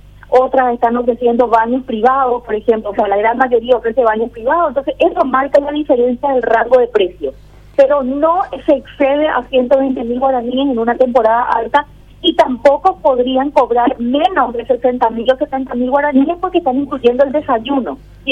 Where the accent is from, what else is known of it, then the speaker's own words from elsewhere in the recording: Paraguay; me refiero a cualquiera de nosotros como paraguayos